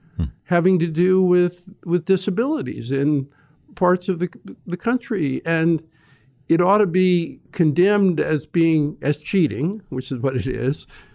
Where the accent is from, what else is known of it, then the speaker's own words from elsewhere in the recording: Kentucky, United States; I grew up in Eastern Kentucky.